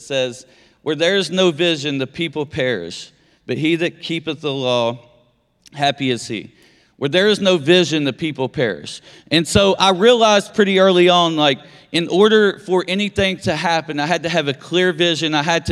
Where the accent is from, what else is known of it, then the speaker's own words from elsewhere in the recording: Beckley, West Virginia, United States; I'm actually, if you can't tell by my accent, I'm not from here. I'm from Beckley originally, and I was a 12-year drug addict.